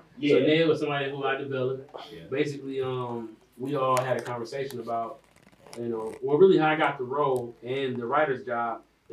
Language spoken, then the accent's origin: English; Detroit, Michigan, United States; I explained to them, look, I'm from Detroit. I am a comedian. I'm one of the best comedians from Detroit.